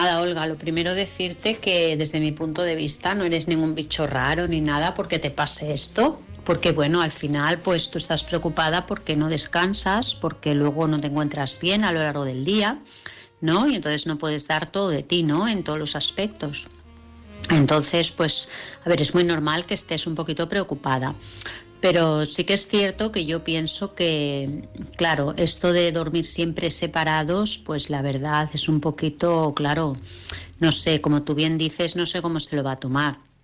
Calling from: Vilassar, Catalonia, Spain; de Vilassar.

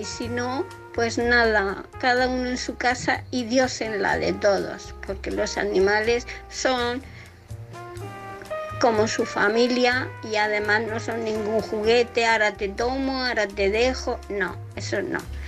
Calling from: Murcia, Region of Murcia, Spain; de Murcia.

